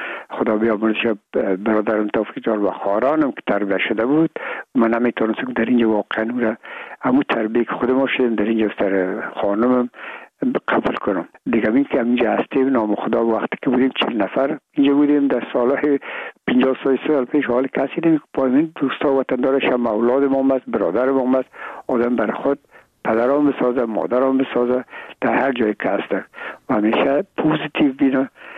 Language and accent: Persian; Afghanistan; ما افغان هستیم